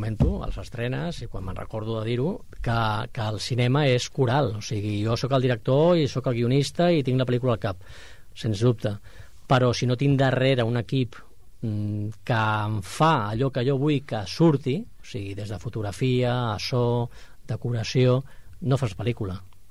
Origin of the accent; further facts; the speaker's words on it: El Prat de Llobregat, Catalonia, Spain; va rodar al Prat perquè era el meu poble